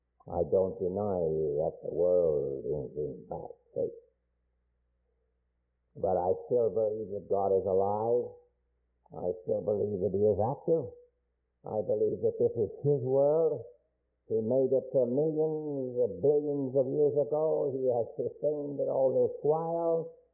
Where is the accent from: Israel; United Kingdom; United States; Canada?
United States; And I, as an American, to say nothing of a Christian, I have a moral obligation to try to understand the third world out there